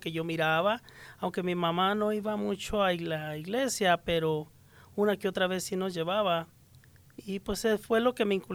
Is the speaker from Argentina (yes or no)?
no; Mexico; moved away; yo, pues de hecho fue cuando vine de México, yo cargaba una estampita en mi cartera siempre.